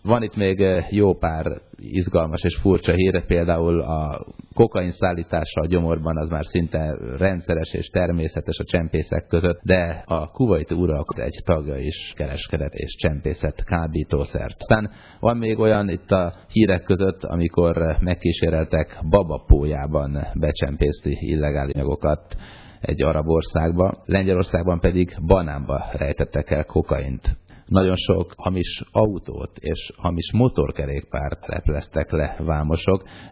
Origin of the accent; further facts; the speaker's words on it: Sopron, Győr-Moson-Sopron, Hungary; Én Sopronban születtem, és ott is laktam még a rendszerváltás megelőző időszakban